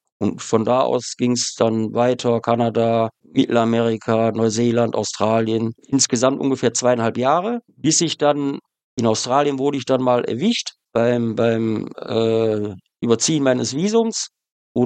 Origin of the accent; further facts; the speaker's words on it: Essen, North Rhine-Westphalia, Germany; also born or lived in Wuppertal; now in Eckernförde, Germany; Ich bin ursprünglich ein Ruhrpottkind, geboren in Wuppertal, aufgewachsen in Essen und habe da eigentlich so meine ganze Jugendkindheit verbracht, bis ich dann halt mit dem Reisen angefangen habe, habe dort die Ausbildung auch gemacht